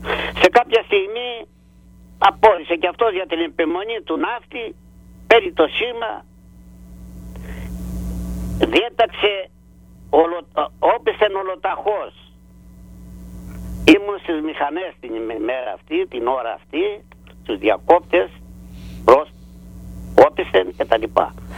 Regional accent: Persena, Western Greece, Greece; Κατάγουμε από το νομό Ηλίας, πρωτεύουσα ο Πύργος, το χωριό μου λέγεται Πέρσενα. Είναι κάπου 850-900 μέτρα από θάλασσα.

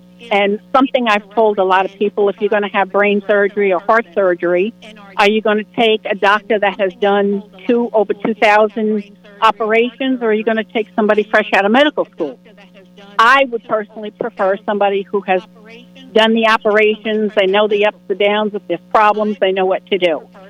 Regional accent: New York City, New York, United States; born there; Donald Trump, being from New York City, as am I was born in Manhattan

